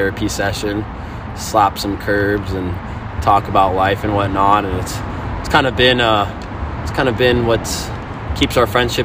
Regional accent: Portola Valley, California, United States; I grew up as a kid in Portola Valley, but I spent a lot of time in Redwood City. I went to high school in Redwood City, and then I moved there.

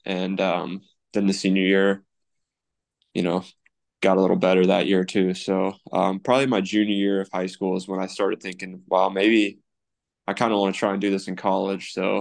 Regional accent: Jewell, Iowa, United States; so I grew up in Jewell. For those who aren't familiar, it's just a tiny little town about 25 minutes north of Ames. There's only about 1,200 people, so it's just your classic Iowa small town.

